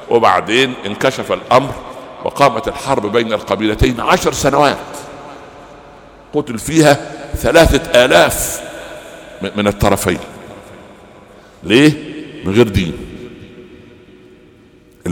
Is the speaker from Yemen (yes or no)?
no; Upper Egypt, Egypt; انا اعرف قبائل عربية كان عندنا في الصعيد يعني